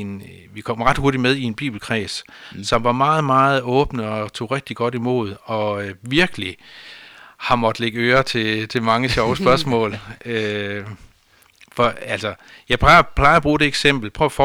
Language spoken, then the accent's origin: Danish; Central Denmark Region, Denmark; Jeg er oprindeligt fra Østjylland, men vi var flyttet til det mørke Vestjylland, som vores familie sagde dengang.